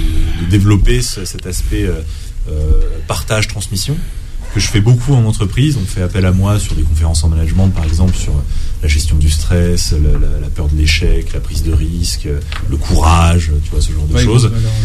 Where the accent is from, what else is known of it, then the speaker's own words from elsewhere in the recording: Nice, Provence-Alpes-Côte d'Azur, France; comme je pourrais le faire en mer chez moi à Nice par exemple.